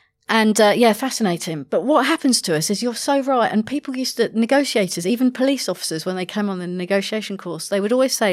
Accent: London, United Kingdom

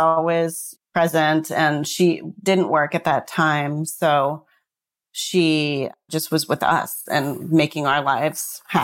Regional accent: New York, United States; also born or lived in Arizona; So I grew up initially in New York.

